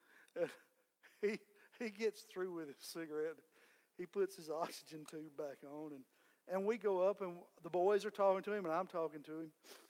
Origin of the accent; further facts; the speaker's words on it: Georgia, United States; I'm from Southwest Georgia.